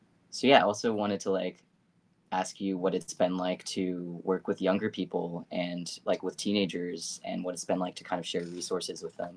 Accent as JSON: {"language": "English", "region": "New York", "country": "United States", "tie": "born or raised there", "said": "I grew up in New York. I like don't have the experience of growing up like necessarily like in other parts of America."}